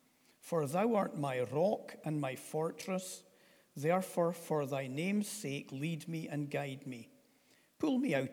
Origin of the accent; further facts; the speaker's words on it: Aberdeen, Scotland, United Kingdom; I come from Aberdeen. I was born on the 20th of June, 1967.